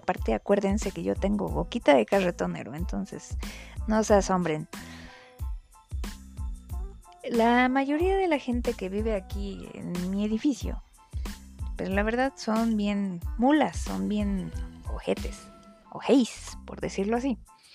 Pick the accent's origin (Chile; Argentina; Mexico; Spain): Mexico; ahora habla una simple mortal tercermundista, porque soy de México